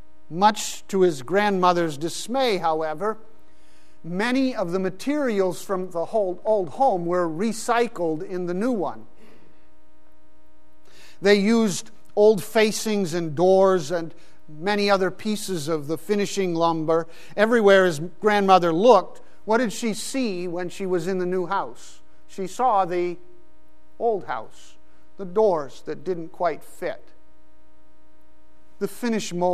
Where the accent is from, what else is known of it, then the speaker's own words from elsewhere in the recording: Pakistan; When I grew up in Pakistan, we lived inside a compound with a big wall around it.